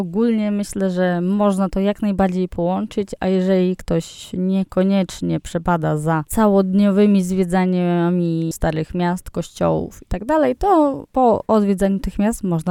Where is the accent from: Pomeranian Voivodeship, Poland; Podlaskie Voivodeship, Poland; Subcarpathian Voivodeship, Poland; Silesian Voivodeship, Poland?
Podlaskie Voivodeship, Poland; bo pochodzę z tamtych regionów, więc dla mnie to jest oczywiste, że jest chłodnik